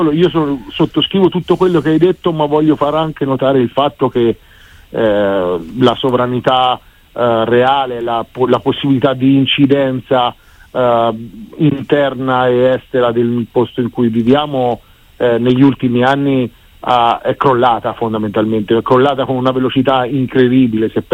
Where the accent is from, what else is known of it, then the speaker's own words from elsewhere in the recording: Umbria, Italy; io sono umbro, la mia regione aveva un tessuto incredibile di PMI basate soprattutto sull'edilizia